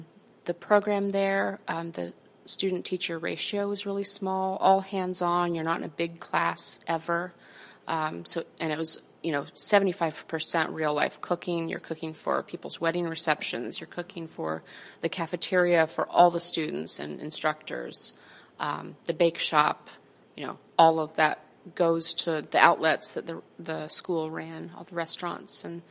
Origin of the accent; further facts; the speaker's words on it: Muncie, Indiana, United States; I'm from Muncie, but I knew I didn't want to go work at a restaurant in Muncie, and this seemed like the next best thing.